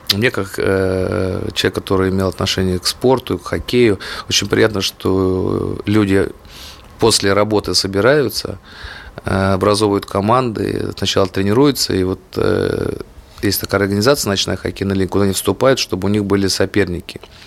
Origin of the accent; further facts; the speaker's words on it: Moscow, Russia; Я москвич, и это мой город.